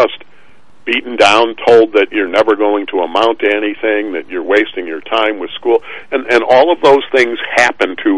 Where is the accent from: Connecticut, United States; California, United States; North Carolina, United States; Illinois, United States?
Illinois, United States; Chicago; moved away as an adult; now in St. Joseph, United States; when I first moved to St. Joe in the 90s, they used to laugh at me as a Chicagoan because I locked my doors.